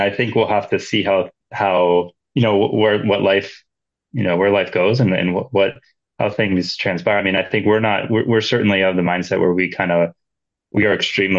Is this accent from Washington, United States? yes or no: yes; Washington, United States; You know, I grew up outside of Seattle, but my wife's from Montana and all of my family is originally from Montana too.